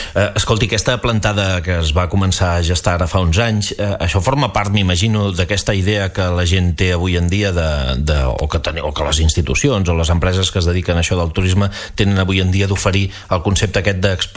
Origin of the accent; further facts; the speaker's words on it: Pals, Catalonia, Spain; cosa estranya pels que som de Pals